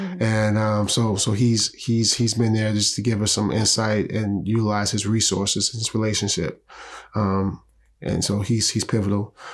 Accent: United States; And Taz and I, we grew up in the Lamar Park area.

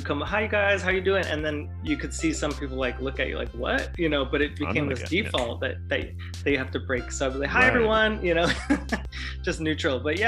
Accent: New York, United States; But growing up in New York, you guys just meant everybody, right?

